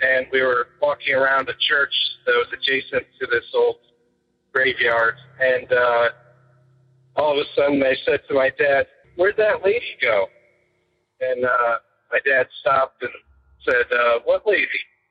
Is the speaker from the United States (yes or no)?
yes; West Greenwich, Rhode Island, United States; one day my dad took me, like, once again as a little toddler, to one of the historic graveyards in my hometown of West Greenwich.